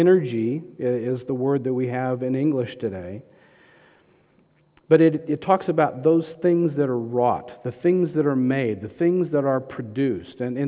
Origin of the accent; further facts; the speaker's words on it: Texas, United States; You know, I grew up in Texas. Most of you know that. In summertime, man, it's hot.